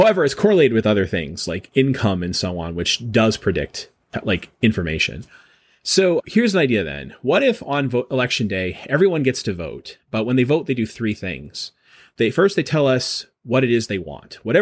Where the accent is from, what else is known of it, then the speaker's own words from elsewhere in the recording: New Hampshire, United States; a well-functioning state like my home state of New Hampshire